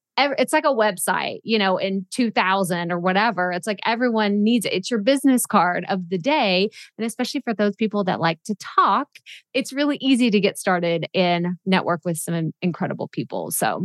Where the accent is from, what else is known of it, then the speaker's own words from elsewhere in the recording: Texas, United States; Like I grew up in Texas and I have so many friends. I grew up in a small town in Texas